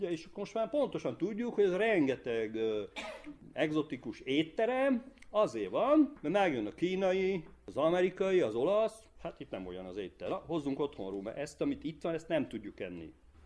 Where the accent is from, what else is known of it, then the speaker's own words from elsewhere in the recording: Székely Land, Romania; accent: Székely; amikor megérkeztem Barótra, akkor ezt a bihari ízést, meg ezt a jó alföld ízét, diftongusokat röhögték, mikor hazaértem, akkor a székely kiejtésemet.